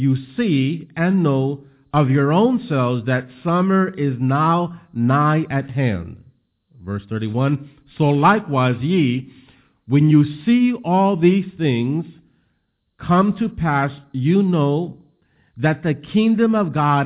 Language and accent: English; New Orleans, Louisiana, United States; A new study that has just came out in my hometown of New Orleans